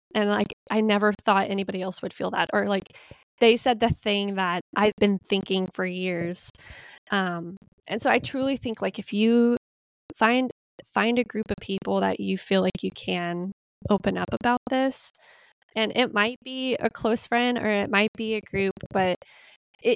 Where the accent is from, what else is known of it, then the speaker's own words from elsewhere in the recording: United States; as an American, as someone who lives in the US, like we are generally a very impatient society.